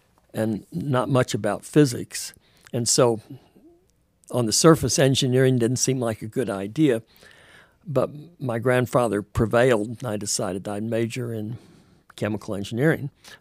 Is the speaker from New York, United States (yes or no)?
no; Florida, United States; the only reason I got into college was because I was from Florida.